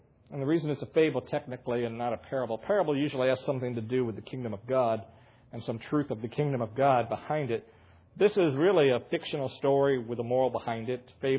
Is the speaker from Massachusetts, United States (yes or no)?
no; Tucson, Arizona, United States; when I come from Tucson, one of the things that you don't ever want to see growing in your yard is tumbleweed.